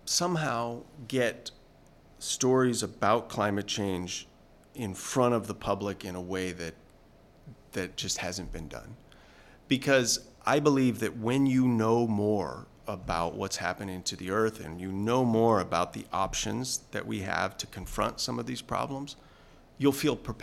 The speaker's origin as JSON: {"language": "English", "country": "United States", "said": "tout the U.S. because I'm American"}